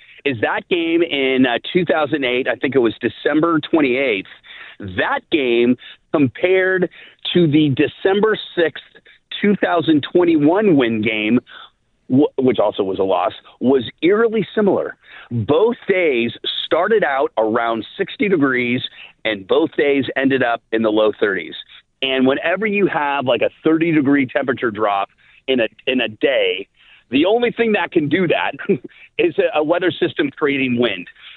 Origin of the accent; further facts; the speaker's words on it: West Coast, United States; You know, as I mentioned, I grew up in the West Coast.